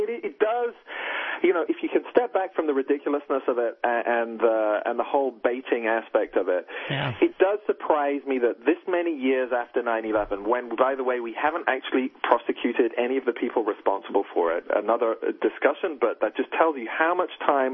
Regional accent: Texas, United States; as you can tell from my accent, having grown up in Texas all these years, I am astonished at that man's hypocrisy.

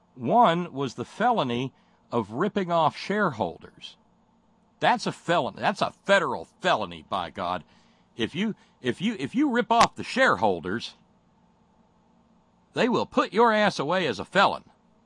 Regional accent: the South, United States; It's something I grew up in the South with in the South.

